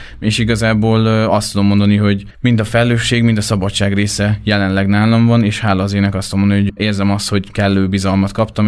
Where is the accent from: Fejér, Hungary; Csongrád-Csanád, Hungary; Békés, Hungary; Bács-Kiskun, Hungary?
Békés, Hungary; Békéscsaba; born there; Én Békés Csabán születtem, és igazából a nyaraim tetemes részét itt töltöttem, és egy abszolút otthonos közegnek tartottam